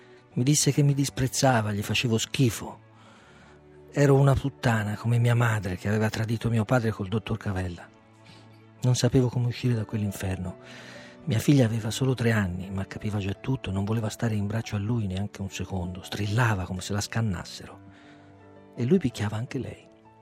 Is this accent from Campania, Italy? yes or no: yes; Caserta, Campania, Italy; now in Macerata, Italy; vengo da Caserta ma vivo a Macerata perché mio marito lavora qua